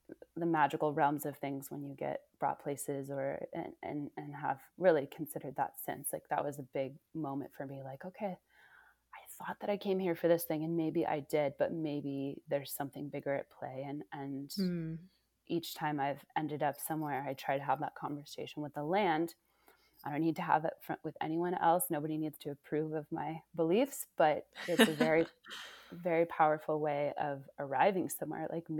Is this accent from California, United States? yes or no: yes; Oakland, California, United States; also born or lived in Indiana / New York City; now in Ashfield, United States; I'm from California. So yeah. I'm from the Bay Area. I'm from Oakland. So yeah, had this journey, you know, school in Indiana, then moving to New York City, then moving to Ashfield, Massachusetts.